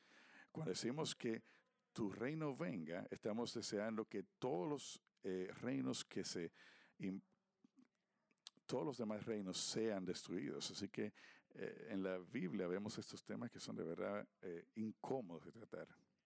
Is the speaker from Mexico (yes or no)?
no; South Dakota, United States; Spanish is a second language; Yo soy del sur de Dakota